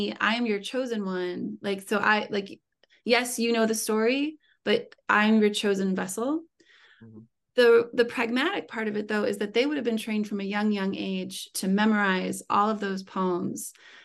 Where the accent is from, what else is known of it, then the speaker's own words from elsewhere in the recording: Youngstown, Ohio, United States; So I guess it's very Appalachian, and I grew up in Youngstown, Ohio, which is at the tip, you know, of Appalachia.